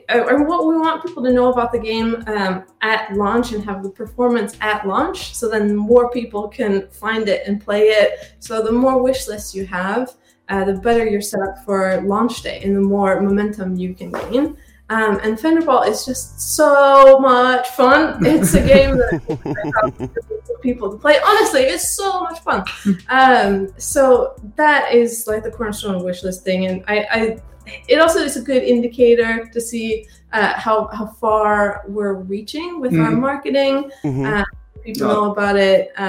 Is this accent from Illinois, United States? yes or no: no; California, United States; now in Sweden; Yeah, so I'm a Californian transplant in Sweden.